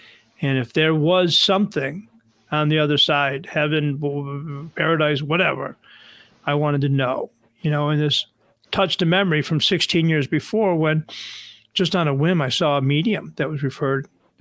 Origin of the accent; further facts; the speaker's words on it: Buffalo, New York, United States; I grew up in Buffalo, so we're going to watch a Buffalo Bills game together.